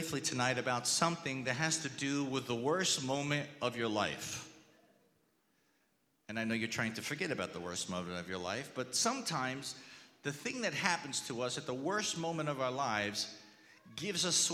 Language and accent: English; New Jersey, United States; And plus, I'm from New Jersey. Whenever I see a flash go off, I want to dive under a car.